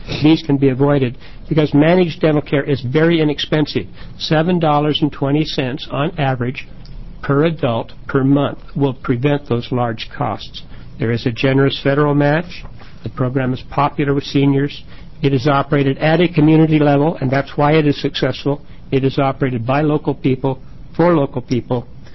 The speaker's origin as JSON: {"language": "English", "town": "Fall Creek", "region": "Oregon", "country": "United States", "said": "For the record … I'm from Fall Creek."}